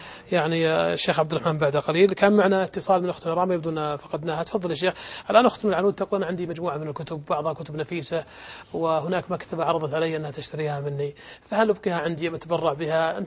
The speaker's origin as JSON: {"language": "Arabic", "country": "Saudi Arabia", "said": "عندنا في السعودية"}